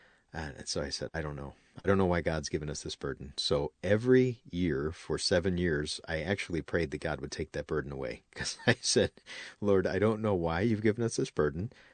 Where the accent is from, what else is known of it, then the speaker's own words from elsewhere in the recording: Illinois, United States; growing up on the South Side is full of Irish and Irish wannabe people, and I was never one of them.